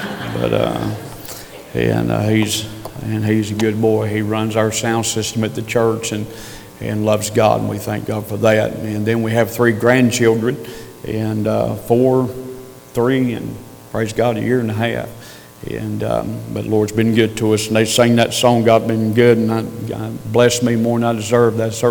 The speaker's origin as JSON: {"language": "English", "region": "North Carolina", "country": "United States", "tie": "born or raised there", "said": "we were born and raised in North Carolina."}